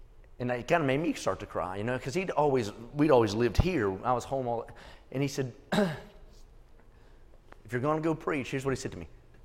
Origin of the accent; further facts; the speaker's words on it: West Virginia, United States; When I grew up in West Virginia, everything in West Virginia is like this on a hill.